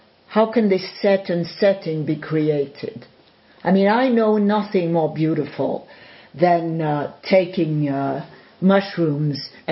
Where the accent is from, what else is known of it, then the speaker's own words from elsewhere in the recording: Paris, Île-de-France, France; I grew up in Paris. I had no idea of what nature was apart from the manicured gardens of Versailles.